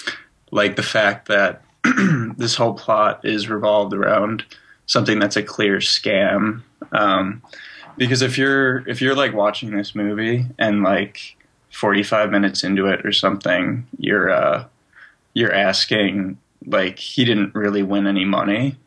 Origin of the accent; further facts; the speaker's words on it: Chicago, Illinois, United States; Because I just got home for winter break, and I'm from Chicago.